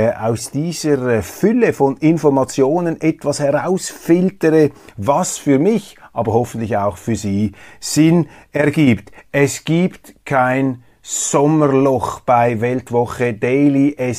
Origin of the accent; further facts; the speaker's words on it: Switzerland; Ich kann nämlich gar nichts dafür, dass ich hier lebe, dass ich als Schweizer auf die Welt gekommen bin und nicht in einer anderen Gegend auf diesem Planeten.